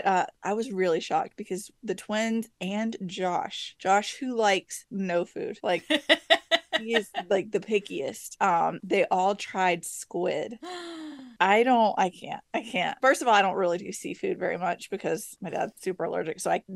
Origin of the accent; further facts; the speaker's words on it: the South, United States; Growing up in the South near Barrier Islands, they're like a 2-3 hour drive.